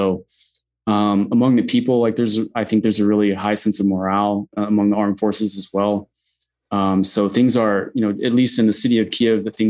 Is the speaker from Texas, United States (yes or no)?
yes; Texas, United States; Yeah, I'm from Texas.